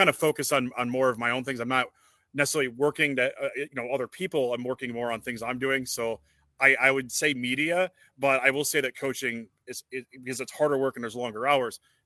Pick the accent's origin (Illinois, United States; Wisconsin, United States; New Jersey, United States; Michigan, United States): Wisconsin, United States; I grew up in the Chippewa Valley in northern Wisconsin, so I'm used to lakes and stuff